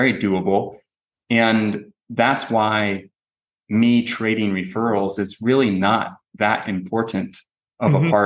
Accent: San Diego, California, United States; I grew up here in San Diego

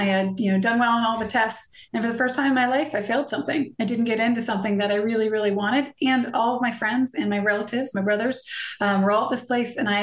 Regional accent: Vienna, Virginia, United States; Vienna, Virginia. Two older brothers, and I'm number three.

